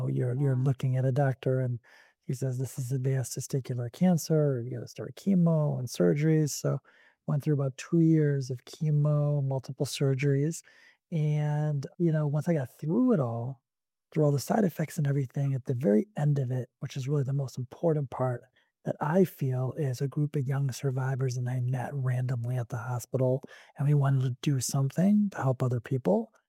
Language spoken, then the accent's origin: English; Michigan, United States; also born or lived in Chicago; now in New York City, United States; I live in New York City. I used to live in Chicago for about 15 years. And before that, I'm from Michigan.